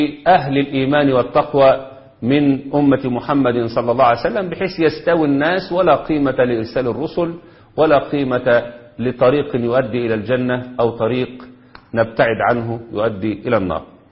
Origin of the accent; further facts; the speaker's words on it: Egypt; عندنا في مصر